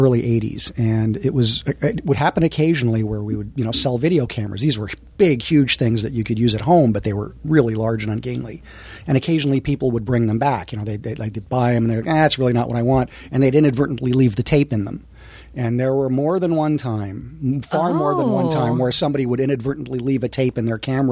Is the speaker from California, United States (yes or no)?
yes; California, United States; I grew up in the Valley, and on Lancashire Boulevard